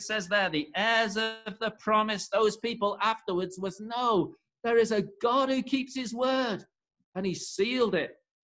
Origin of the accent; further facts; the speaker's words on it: Knutsford, North West England, United Kingdom; born there; I was born in Knutsford in Cheshire.